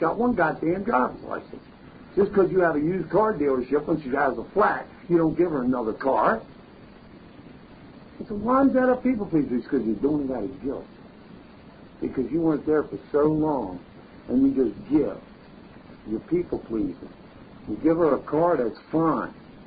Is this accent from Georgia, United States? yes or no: no; Baltimore, Maryland, United States; because I'm from Baltimore City.